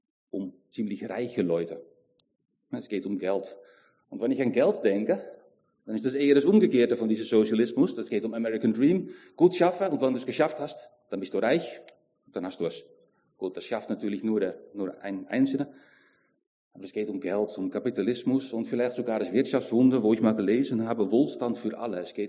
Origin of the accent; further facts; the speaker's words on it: Netherlands; German is a second language; now in Germany; das habe ich erst hier in Deutschland gelernt, weil ich komme aus Holland